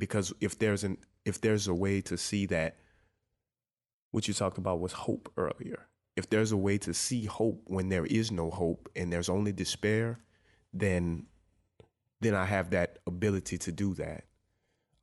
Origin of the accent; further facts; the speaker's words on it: New Orleans, Louisiana, United States; now in Dallas, United States; I'm from New Orleans. I'm not from here, and I still don't know Dallas.